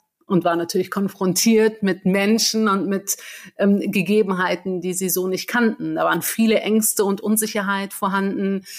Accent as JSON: {"language": "German", "country": "Germany", "tie": "born or raised there", "said": "Dadurch, dass ich in Deutschland geboren bin, muss ich ja nicht irgendwo anders zwangsläufig angekommen sein, sondern meine Heimat ist hier in Deutschland, die habe ich mein gesamtes Leben verbracht"}